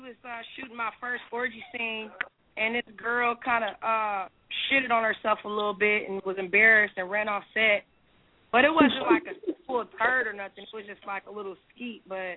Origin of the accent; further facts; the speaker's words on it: Oakland, California, United States; born there; I was born in Oakland.